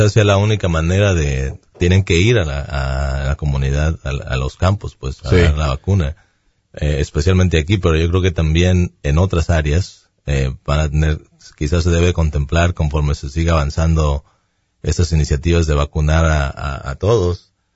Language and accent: Spanish; Mexico; Siendo latino, siendo mexicano, no uno sabe ahí cómo ahí verbiar para seguir.